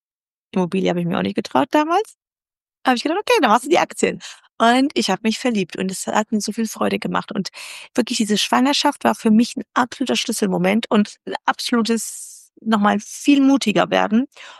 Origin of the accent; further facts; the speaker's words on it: Wuppertal, North Rhine-Westphalia, Germany; ich komme aus Wuppertal, da bin ich groß geworden, ich habe in Düsseldorf studiert. Ich bin aber für die Promotion nach München gegangen